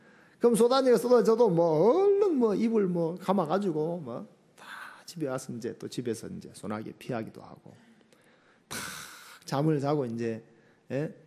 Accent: Jeongdongjin, Gangwon, South Korea; 강동면 정동진 땅골에서 지냈는데, 시골스럽죠. 정동진 있잖아요. 정동진. 해돋이 하면 그 다 가는데, 정동진에서 자랐어요.

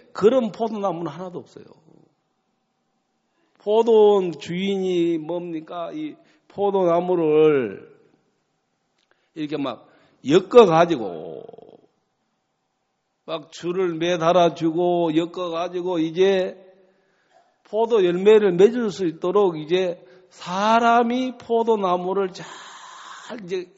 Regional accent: Yeosu, South Jeolla, South Korea; 제가 이제 고향이 여수예요. 여수.

